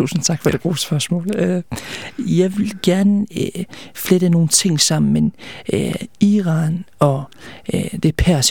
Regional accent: Aarhus, Central Denmark Region, Denmark; accent: Jutlandic; hvis der er en smule accent, så det må det være det jyske. Jeg er fra Aarhus af.

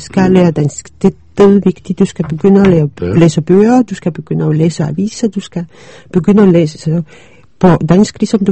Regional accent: Poland; Danish is a second language; moved away as an adult; now in Denmark

